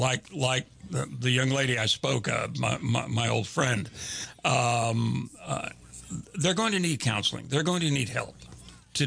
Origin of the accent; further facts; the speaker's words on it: Houston, Texas, United States; my major, I'm from Houston. My major was theater.